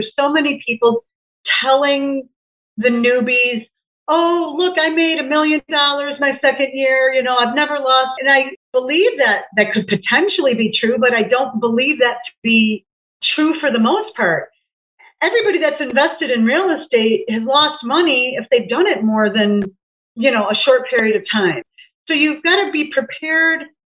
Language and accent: English; Chicago, Illinois, United States; Northwest Side. I grew up in Edison Park.